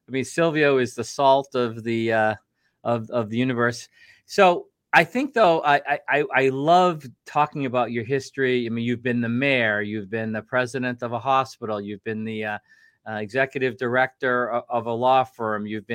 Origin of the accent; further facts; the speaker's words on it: Massachusetts, United States; now in New Hampshire, United States; I thought originally when I moved up from Massachusetts to New Hampshire, this would be like a five-year proposition, and I'd go back to Massachusetts.